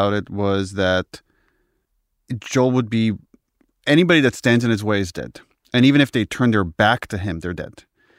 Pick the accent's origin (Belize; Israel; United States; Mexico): Israel; we're from Israel, so seeped in Israeli politics.